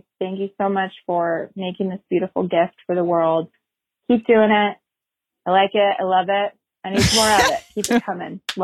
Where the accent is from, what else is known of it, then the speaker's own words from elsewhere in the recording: Sacramento, California, United States; I'm from Sacramento.